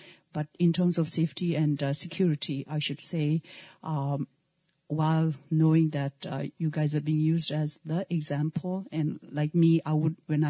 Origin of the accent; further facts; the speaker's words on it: India; now in United States; I'm a Tibetan from India, latest immigrant addition to United States.